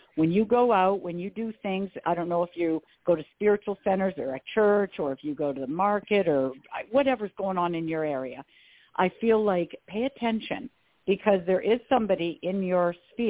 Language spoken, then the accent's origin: English; Canada; because I'm from Canada, we really don't do too much